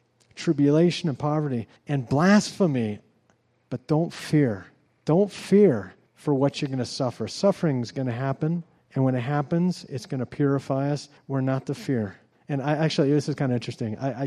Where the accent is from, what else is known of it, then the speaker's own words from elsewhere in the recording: Ohio, United States; also born or lived in California; I can tell you right now, I grew up in Ohio. The people there are different than here. Mitch and Nina know that. It's just how we are. I used to live in California.